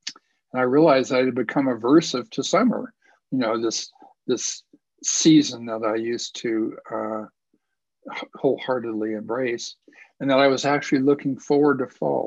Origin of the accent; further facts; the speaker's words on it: Sonoran Desert, United States; also born or lived in Los Angeles, United States; now in Denver, United States; But I was born in Los Angeles and raised in the Sonoran Desert, and I can stand any amount of heat